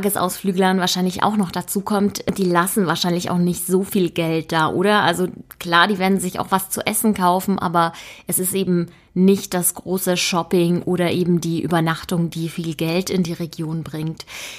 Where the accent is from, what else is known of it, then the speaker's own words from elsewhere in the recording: Trentino-Alto Adige, Italy; Und bei mir ist es Südtirol, ich bin in der Nähe von Bozen aufgewachsen.